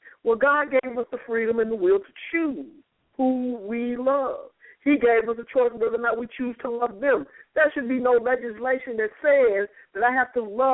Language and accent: English; United States; Why can't I just be an American? I am an American.